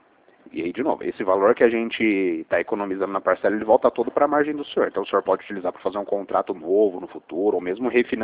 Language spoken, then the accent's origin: Portuguese; Bauru, São Paulo, Brazil; sou aqui de Bauru mesmo